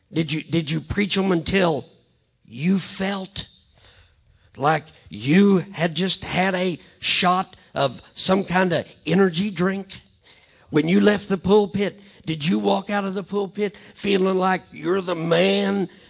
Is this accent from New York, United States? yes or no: no; Missouri, United States; I mean, just because I'm from Missouri, does that mean that I can't step up in a pulpit down in Georgia and feel a burden